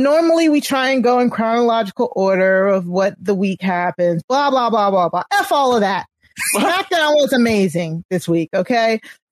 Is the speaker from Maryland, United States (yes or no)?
yes; Maryland, United States; I'm from Maryland and I didn't know half that stuff.